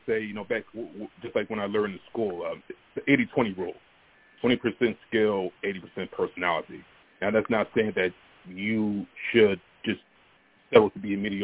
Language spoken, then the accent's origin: English; Pennsauken, New Jersey, United States; I grew up really in Pennsauken, New Jersey. That's where I started.